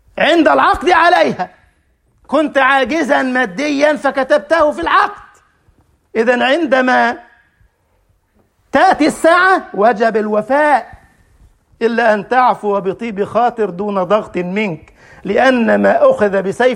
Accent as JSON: {"language": "Arabic", "country": "Egypt", "said": "اللي بيسميه عندنا في مصر الدلع"}